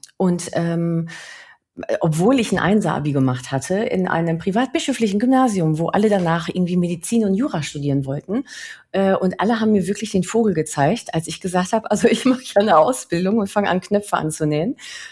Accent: Spain; now in Germany; ich bin Spanierin und ich merke einfach wirklich, dass Länder anders denken.

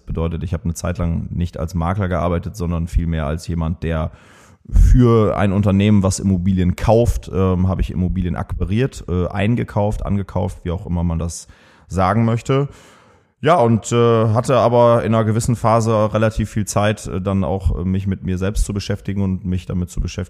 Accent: Emsdetten, North Rhine-Westphalia, Germany; also born or lived in Frankfurt / Hamburg; ist Emsdetten meine Heimat, wird immer meine Heimat bleiben. Es war spannend in Frankfurt und Hamburg

